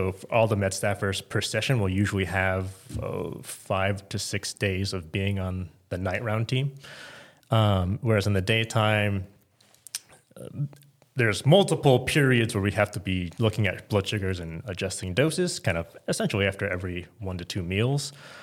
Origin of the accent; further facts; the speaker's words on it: Houston, Texas, United States; now in Dallas, United States; I grew up in Houston, actually. My family is still there now. The Dallas part was mostly just when I came here for med school.